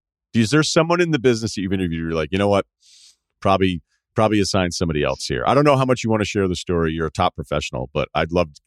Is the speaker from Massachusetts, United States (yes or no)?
yes; Martha's Vineyard, Massachusetts, United States; I'm from Martha's Vineyard, a little different than anywhere on the Cape